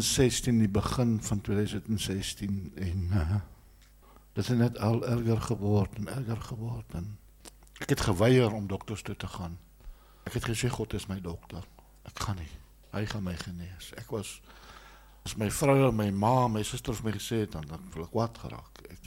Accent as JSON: {"language": "Afrikaans", "town": "Pretoria", "region": "Gauteng", "country": "South Africa", "said": "ek is oorspronklik van Pretoria af."}